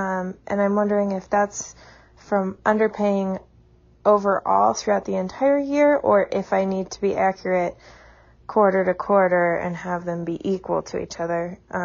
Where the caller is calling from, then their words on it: Denver, Colorado, United States; Hey, How to Money. I'm calling from Denver, Colorado